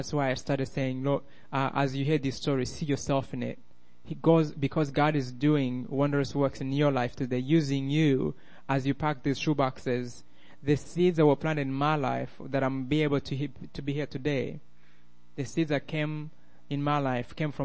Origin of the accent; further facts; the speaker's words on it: Rwanda; accent: Rwandan; English is a second language; also born or lived in Minnesota; now in United States; I know I have an accent, many of them, Rwandan, Minnesotan, and now Southern.